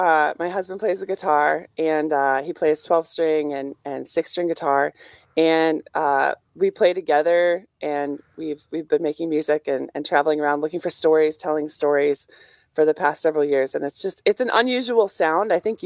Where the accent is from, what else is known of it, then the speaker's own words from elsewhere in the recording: La Crosse, Wisconsin, United States; So I was raised near La Crosse, but my dad is from Sheboygan.